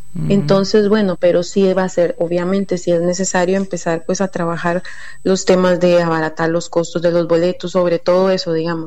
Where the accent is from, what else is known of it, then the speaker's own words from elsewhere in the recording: Costa Rica; yo vengo, bueno, yo soy costarricense, obviamente, ¿verdad?